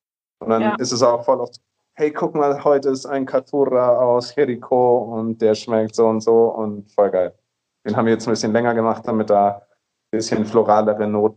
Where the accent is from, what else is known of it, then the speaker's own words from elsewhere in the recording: Nuremberg, Bavaria, Germany; also born or lived in Vienna; ich komme aus Nürnberg, habe in Wien studiert, in Österreich.